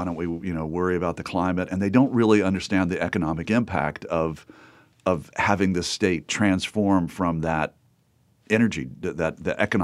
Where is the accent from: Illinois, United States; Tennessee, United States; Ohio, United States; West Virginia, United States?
West Virginia, United States; Charleston; I'm from this part of West Virginia. I'm from Kanawha County. I'm from the capital.